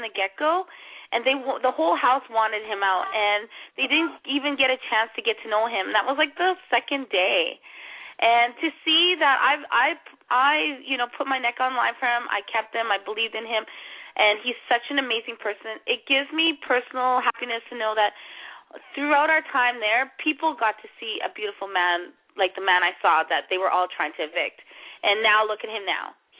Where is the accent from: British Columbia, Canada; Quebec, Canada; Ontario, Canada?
British Columbia, Canada; Vancouver; because I am from Vancouver.